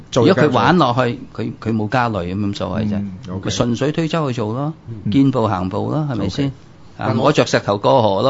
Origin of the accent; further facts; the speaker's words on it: Hong Kong; 即係我哋香港人，香港玩算啦